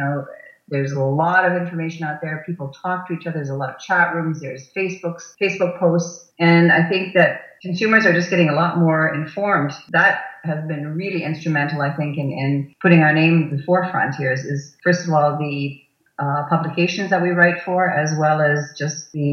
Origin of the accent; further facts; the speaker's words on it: Germany; now in Toronto, Canada; Well, we came over in 1986 from Germany when Jochen was asked to be the official saddler for the World Dressage Championships.